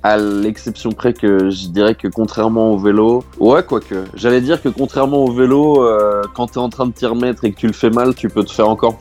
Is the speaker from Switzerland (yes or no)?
yes; Switzerland; je fais partie du cercle très fermé des Suisses qui ne skie pas.